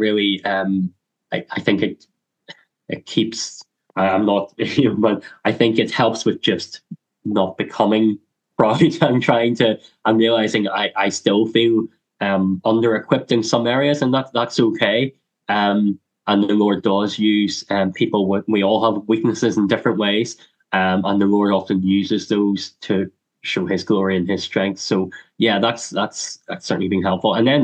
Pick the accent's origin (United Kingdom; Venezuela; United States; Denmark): United Kingdom; Northern Ireland; I got very interested in the troubles, in what had unfolded just a few miles from where I grew up in the Mays prison.